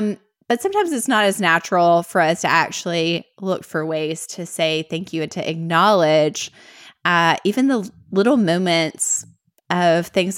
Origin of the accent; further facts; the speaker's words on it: United States; accent: Southern; I really just wanted to know, how Southern is my Southern accent?